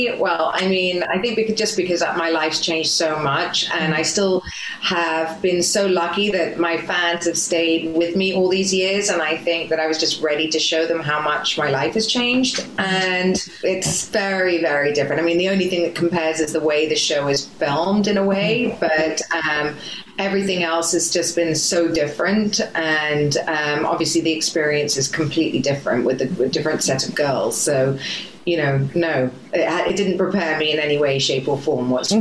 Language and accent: English; England, United Kingdom; when we started Ladies of London, we're English, we're more reserved.